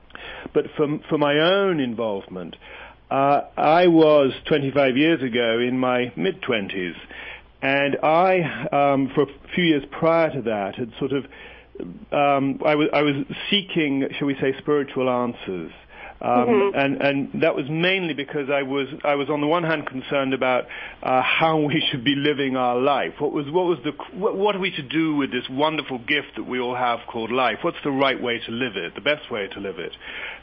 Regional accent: England, United Kingdom; now in United States; you can tell that I'm English.

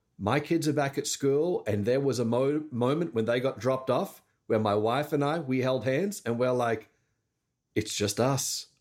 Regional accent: Australia; my heritage, yes, I'm Australian, but it's Greek.

